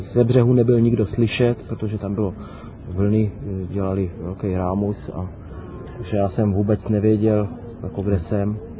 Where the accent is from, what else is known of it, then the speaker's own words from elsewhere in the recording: Liberec, Liberec Region, Czechia; vzhledem k tomu, že jsem z Liberce, tak teda to každý rok jako jezdím fest.